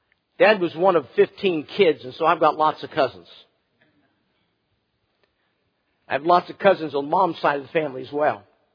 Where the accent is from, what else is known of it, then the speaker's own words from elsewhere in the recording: Burke, Virginia, United States; I grew up in Burke here in Northern Virginia, and he grew up in Herndon.